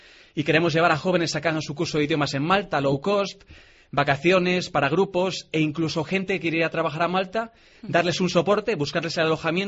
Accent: Ponferrada, Castile and León, Spain; now in A Coruña, Spain; yo soy berciano, soy de Ponferrada, pero llevo muchos años en Coruña. Ya soy prácticamente un integrante más de la comunidad autónoma.

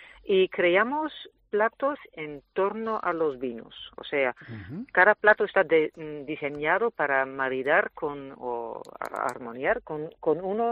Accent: Netherlands; Spanish is a second language; now in Spain; Sí, soy holandesa.

